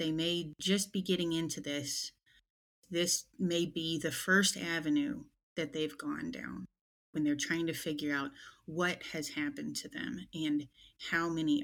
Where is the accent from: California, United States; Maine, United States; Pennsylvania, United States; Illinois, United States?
California, United States; Long Beach; born there; I was born in Long Beach, California, in a military hospital. I spent a lot of time in California.